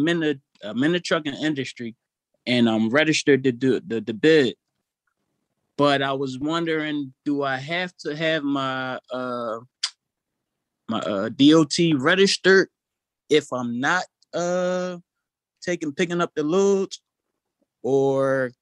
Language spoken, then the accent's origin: English; Philadelphia, Pennsylvania, United States; I'm from Philly too